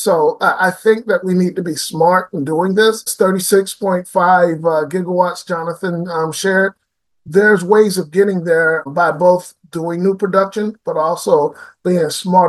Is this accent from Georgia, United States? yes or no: yes; Savannah, Georgia, United States; Well, I grew up in Savannah, Georgia, went to school at Georgia Tech. My family is Georgian